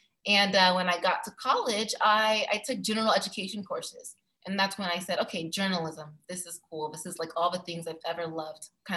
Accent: San Diego, California, United States; born and raised in San Diego. I'm a SoCal girl through and through.

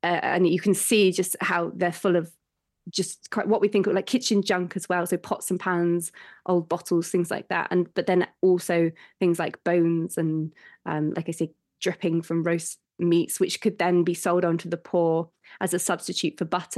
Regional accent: Bristol, South West England, United Kingdom; I grew up in Bristol, which is very good, really, at food waste recycling.

